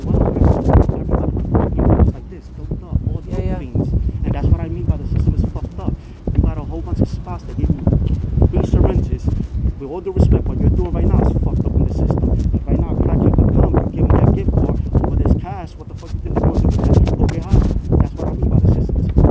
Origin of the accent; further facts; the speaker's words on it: Jersey City, New Jersey, United States; moved away; I was in Jersey City. I'm from Jersey City. I moved out here to be closer to my daughter